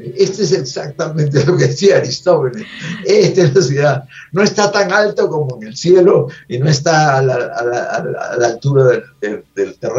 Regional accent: Lima, Peru; Habíamos nacido y crecido en Lima, ajá, que es una ciudad feísima, ¿no?

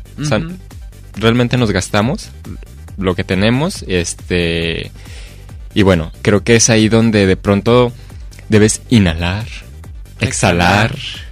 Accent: Mexico; Pero como buenos mexicanos, nunca ahorramos.

